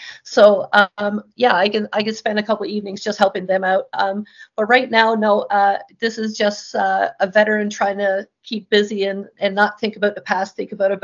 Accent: Newfoundland and Labrador, Canada; I'm from Newfoundland, Canada.

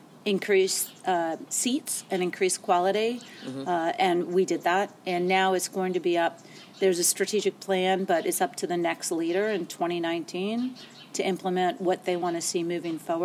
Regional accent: Virginia, United States; Well, I grew up in Virginia, so I'm licensed to practice law in both Virginia and Arizona.

